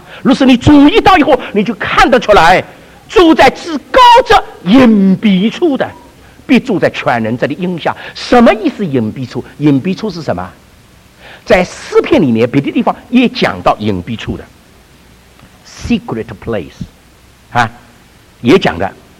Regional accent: China; 我小的时候在中国长大，我们那个时候家里的房子多啊，有一个大的园子，

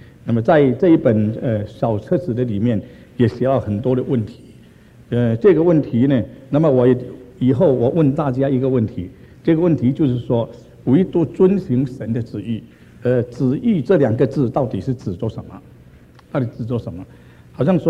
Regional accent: Taiwan; 我從台灣來

